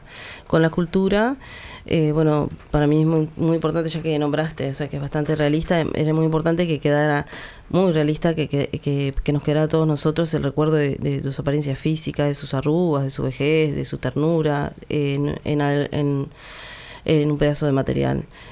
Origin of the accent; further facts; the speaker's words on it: Uruguay; Todo eso, como uruguaya, como mujer de este tiempo